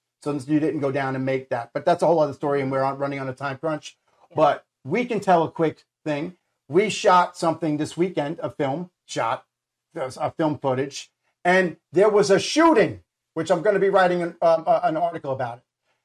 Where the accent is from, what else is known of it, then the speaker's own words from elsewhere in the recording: United States; They actually have I'm American, obviously, and a military person.